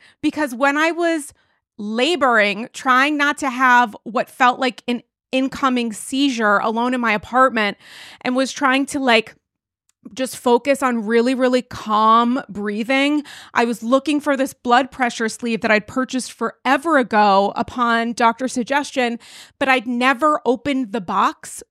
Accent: New York, United States; Like, I am one of you. I am a New Yorker. I just don't drive.

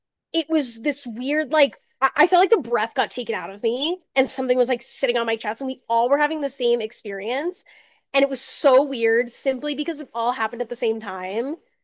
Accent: New Jersey, United States; so I'm from Jersey, which we have the Jersey Devil and we have a bunch of things that are spooky scary over there.

